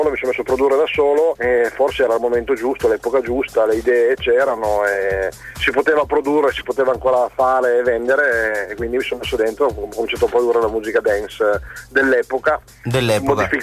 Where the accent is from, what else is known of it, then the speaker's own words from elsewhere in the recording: Crescentino, Piedmont, Italy; Io sono d'origine veneta, però sono nato e cresciuto in Piemonte.